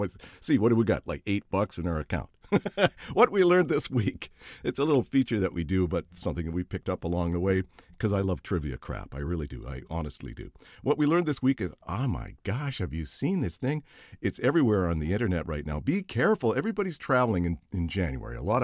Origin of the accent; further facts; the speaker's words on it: San Diego, California, United States; You know, I'm from San Diego. I go to Miami. I don't know the rules and the laws there about this stuff.